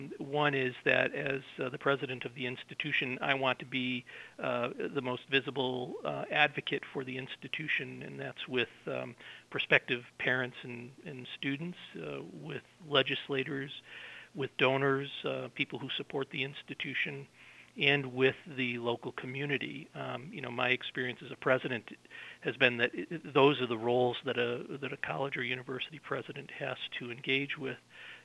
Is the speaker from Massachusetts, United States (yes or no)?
yes; Lee, Massachusetts, United States; I grew up in Lee. My father worked in Pittsfield, and so I know kind of that Lee-Pittsfield connection pretty well.